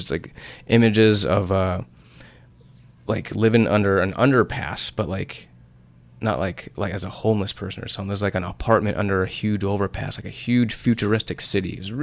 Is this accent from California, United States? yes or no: no; Tucson, Arizona, United States; I get that feeling from my hometown of Tucson.